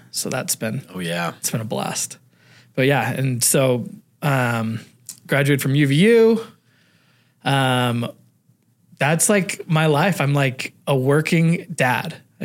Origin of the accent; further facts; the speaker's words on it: Orem, Utah, United States; Growing up in Orem, went through Orem Elementary, Lake Ridge, and Mountain View, right?